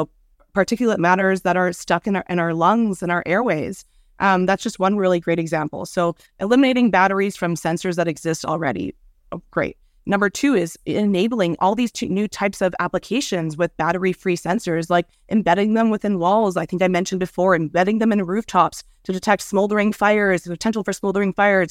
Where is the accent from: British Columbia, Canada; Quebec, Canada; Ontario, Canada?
Quebec, Canada; Montreal; And even in my hometown of Montreal, we're looking at, you know, really awful landfill problems to reach capacity as well.